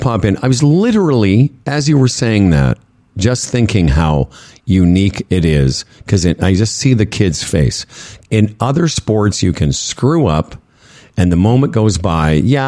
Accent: Canada; of course, as a Canadian, you're happy

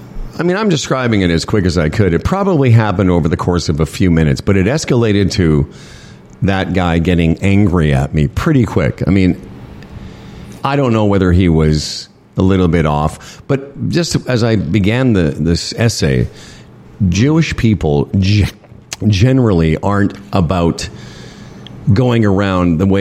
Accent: Moose Jaw, Saskatchewan, Canada; Because I'm from Moose Jaw.

